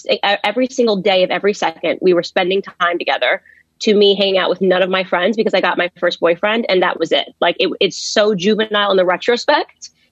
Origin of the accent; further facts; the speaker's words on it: Connecticut, United States; and I'm from Connecticut, and I guess everybody in Connecticut's a billionaire. Right. And so I grew up poor.